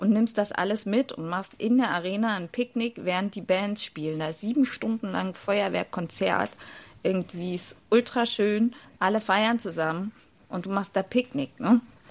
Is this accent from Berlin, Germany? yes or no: yes; Berlin, Germany; now in Cologne, Germany; Ich bin schon Preuße. So. Und Berlin ist meine Heimat. Aber Köln ist mein Zuhause.